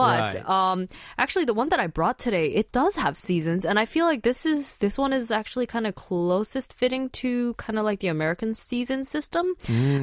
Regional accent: Morocco; also born or lived in Kenya; and I grew up in parts of... Where did you grow up? Well, Morocco and Kenya, so...

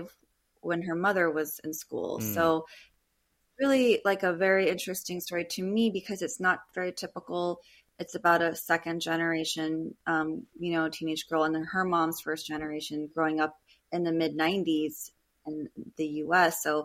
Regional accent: Glendale, California, United States; which is very much like the suburb I grew up in Glendale.

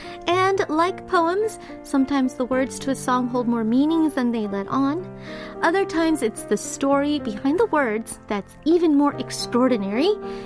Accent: United States; When I was growing up in the States, especially

